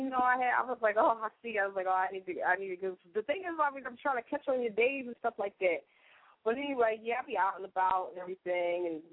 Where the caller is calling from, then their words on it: Philadelphia, Pennsylvania, United States; And I'm calling from West Philadelphia, baby. What's going on?